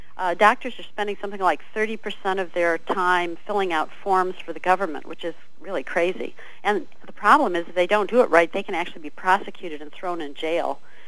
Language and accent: English; Michigan, United States; I grew up in Michigan and I have sisters who are working for doctor's offices and things up there